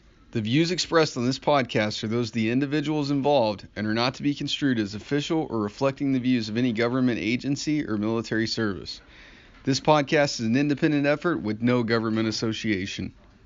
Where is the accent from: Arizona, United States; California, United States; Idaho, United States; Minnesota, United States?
Idaho, United States; Boise; Born and raised in Boise, Idaho, went to boot camp back in August 1979 with Recruit Company India 105.